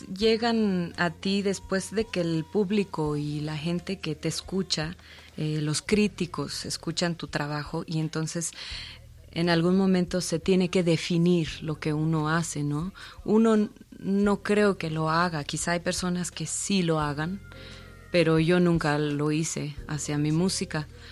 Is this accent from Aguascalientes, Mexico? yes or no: no; Oaxaca, Mexico; Pues, por un lado, crecí en la Mixteca Alta de Oaxaca y...